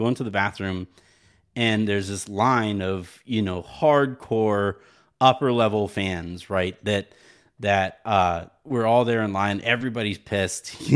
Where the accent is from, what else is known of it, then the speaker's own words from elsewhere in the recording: El Paso, Texas, United States; And I grew up in El Paso, so like I have seen the Mexican Divos like my entire life.